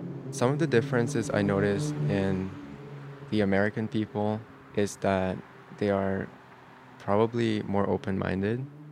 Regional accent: Budapest, Hungary; now in Los Angeles, United States; from Hungary, and I'm currently studying at the Colburn Music Academy in Los Angeles, California. I grew up in Budapest, which is a very culturally diverse city

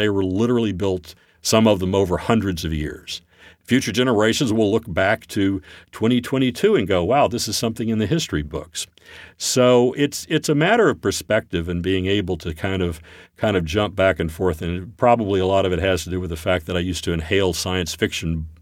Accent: Fort Worth, Texas, United States; And I grew up in Fort Worth, Texas.

